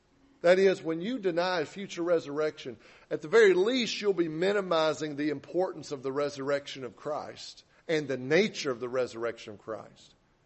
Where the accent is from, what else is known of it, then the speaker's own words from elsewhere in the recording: Arkansas, United States; Now, I'm from Arkansas, but I may be a little slow, but I can get that one.